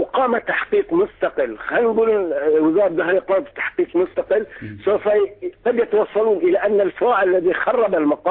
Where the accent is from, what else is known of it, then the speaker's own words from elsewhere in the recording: Bahrain; عندنا في البحرين